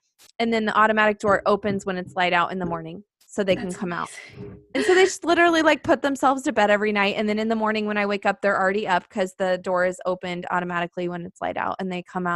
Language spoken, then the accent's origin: English; Indiana, United States; now in South Dakota, United States; We're both from Indiana.